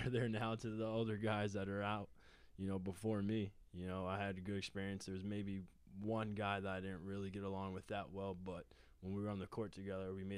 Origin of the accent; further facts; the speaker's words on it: Boston, Massachusetts, United States; we're from the Boston area, you know, so we're used to city life